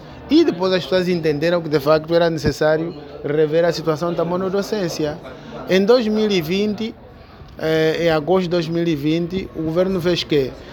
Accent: Angola; born there; nós não somos culpados de termos nascido em Angola e vivermos num regime como este.

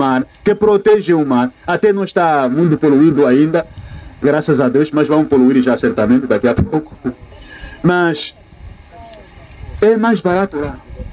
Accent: Mozambique; mas eu sou de Moçambique, não sei quem entregar peixe.

